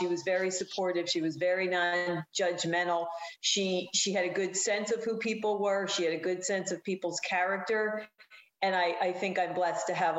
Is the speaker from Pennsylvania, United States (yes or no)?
yes; Pottsville, Pennsylvania, United States; I am from Pottsville, Pennsylvania, Schuylkill County.